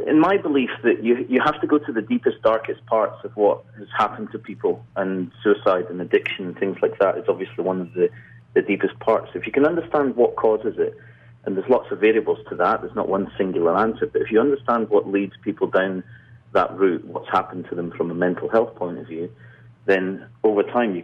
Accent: Scotland, United Kingdom; accent: Scottish; now in London, United Kingdom; I live in London in the UK, but my accent is Scottish. That's where I'm originally from.

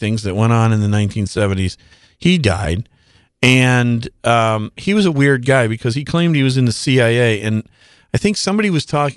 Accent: Michigan, United States; because I grew up in Michigan, and that was a big deal.

